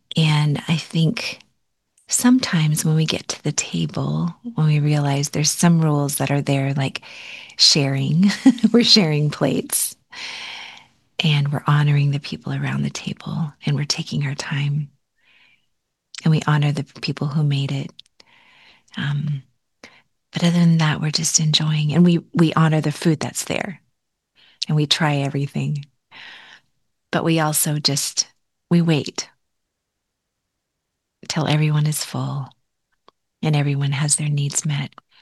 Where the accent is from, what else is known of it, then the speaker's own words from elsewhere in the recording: United States; as a Chinese American growing up in the States